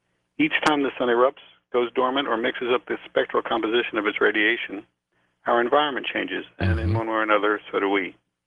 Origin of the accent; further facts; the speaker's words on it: New York City, New York, United States; I grew up in New York City, where that song was inspirational.